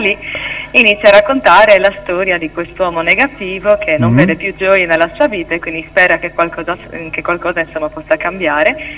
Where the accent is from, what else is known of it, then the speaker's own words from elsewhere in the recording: Sardinia, Italy; Ok, allora sono una cantautrice, vengo dalla Sardegna